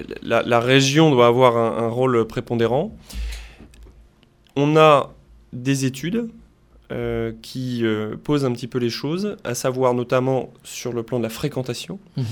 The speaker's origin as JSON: {"language": "French", "town": "Lampaul-Ploudalmézeau", "region": "Brittany", "country": "France", "tie": "born or raised there", "said": "j'ai grandi à Lampol-Pouloirzel, une petite commune dans le nord-ouest du Finistère"}